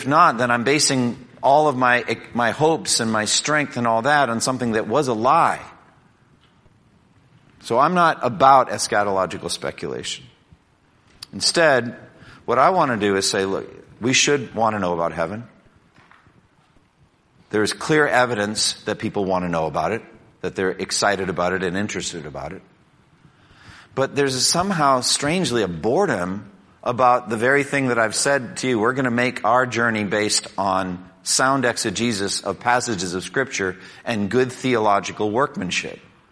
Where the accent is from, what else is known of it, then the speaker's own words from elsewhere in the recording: Massachusetts, United States; I'm from Massachusetts originally, from New England